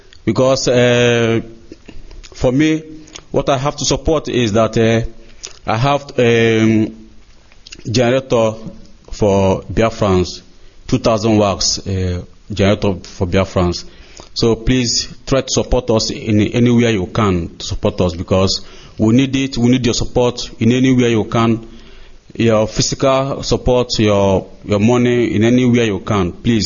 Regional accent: Aguata, Anambra, Nigeria; I come from Agwata, Onoga.

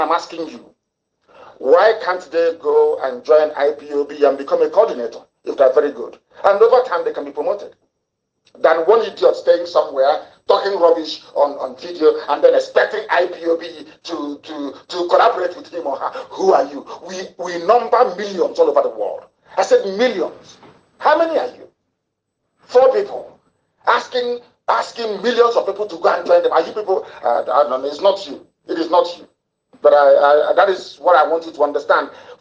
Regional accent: Ibeku, Abia, Nigeria; I come from Ibeku, and we also have Osa in Ibeku

